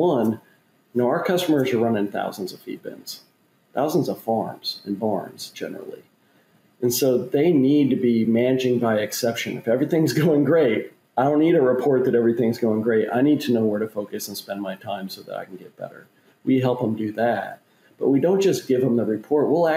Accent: Davenport, Iowa, United States; So I grew up in Davenport, Iowa, and went to Iowa State for undergrad.

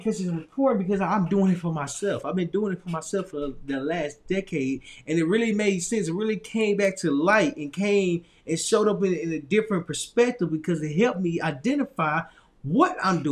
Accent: Little Rock, Arkansas, United States; when I was in my hometown, Little Rock, Arkansas, when I was there, I went to this place

